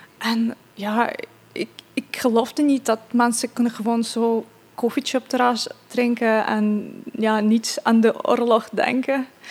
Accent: Ivano-Frankivsk, Ivano-Frankivsk Oblast, Ukraine; Dutch is a second language; moved away as an adult; Ik kom uit Ivano-Frankivsk. Geboren en getogen tot mijn 23ste. Nu het is wel het meest westen gedeeld van Oekraïne

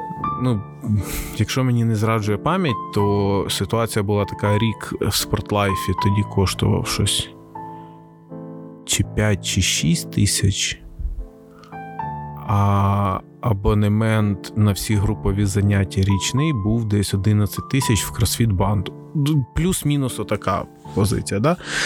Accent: Rivne, Rivne Oblast, Ukraine; now in Kyiv, Ukraine; Я з Рівного, і в нас там дуже широко розповсюджений суржик. Я, переїхавши в Київ, почав вчитись розмовляти більше українською. Но до сих пір я забуваю деякі слова.

